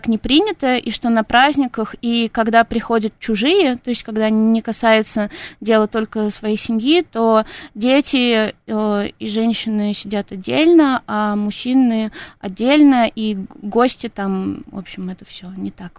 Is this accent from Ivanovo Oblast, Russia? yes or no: no; Moscow, Russia; я родилась и выросла в Москве. Я закончила школу, училась в университете, работала в Москве, да, всем... В общем, да, вся моя жизнь прошла в Москве.